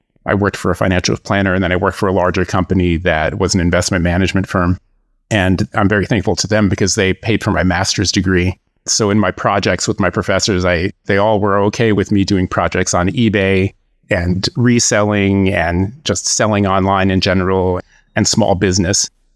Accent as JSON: {"language": "English", "region": "New York", "country": "United States", "lives_now": "Allentown, United States", "said": "I am originally from New York. I live in Allentown, Pennsylvania with my wife."}